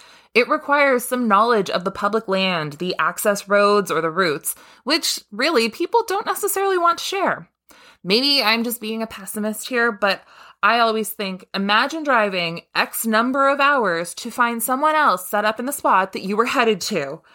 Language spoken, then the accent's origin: English; Ontario, Canada; we're from Ontario, Canada.